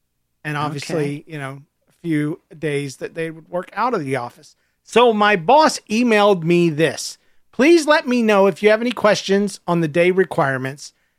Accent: Minnesota, United States; from Minnesota

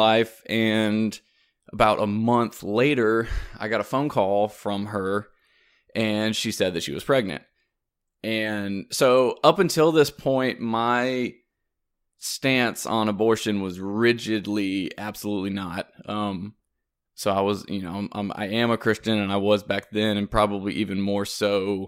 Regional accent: South Carolina, United States; so I'm from South Carolina, but I was at, I'd gone to a long-term drug treatment facility in Louisiana.

